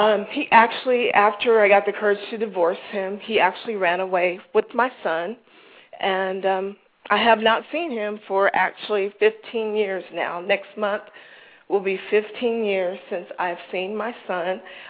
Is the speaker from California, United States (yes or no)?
yes; California, United States; I was born and raised in California. I came from a family that was about 60% Christian and maybe about 40% Muslims.